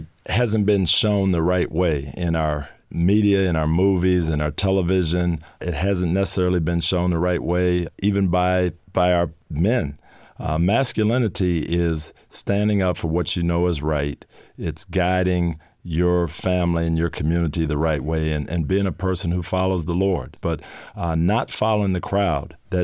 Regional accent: Michigan, United States; As a matter of fact, I grew up in Michigan, and I was recruited by your favorite school, USC.

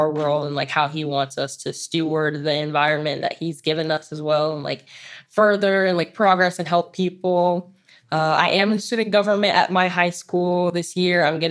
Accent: United States; born there; Like you said, I am a Ghanaian American, I guess, first generation. My parents are both immigrants. I was born here and I love my country.

